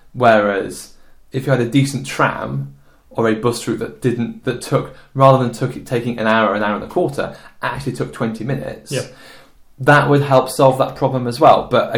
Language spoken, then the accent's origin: English; Oldham, North West England, United Kingdom; Oldham Athletic, as I say, my hometown club.